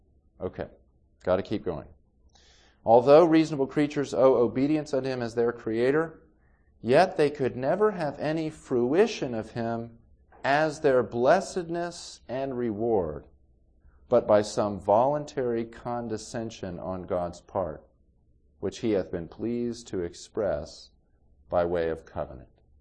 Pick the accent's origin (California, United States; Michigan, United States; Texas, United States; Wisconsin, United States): Texas, United States; Okay, now I'm from Texas. I'd never been to Long Island, New York